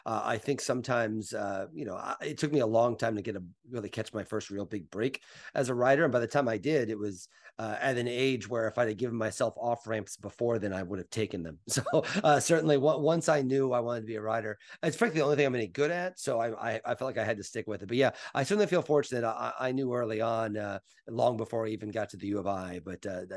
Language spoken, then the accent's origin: English; Mattoon, Illinois, United States; I grew up in Mattoon, Illinois, about an hour south of Champaign, grew up watching every Illini basketball game.